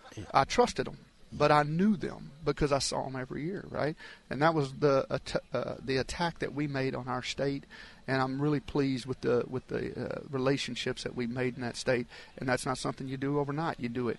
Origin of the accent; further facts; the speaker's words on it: Texas, United States; You know, I'm from Texas. I'm happy for Texas